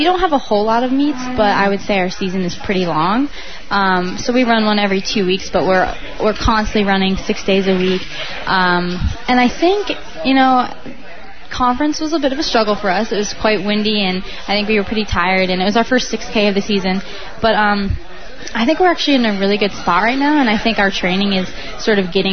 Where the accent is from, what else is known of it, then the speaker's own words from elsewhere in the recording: West Des Moines, Iowa, United States; I'm from West Des Moines, it's about 60,000